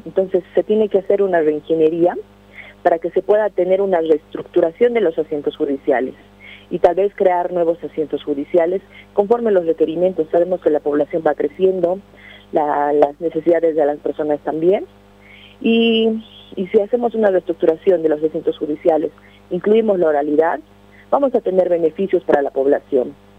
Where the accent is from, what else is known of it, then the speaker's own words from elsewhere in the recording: La Paz, Bolivia; Soy paseña.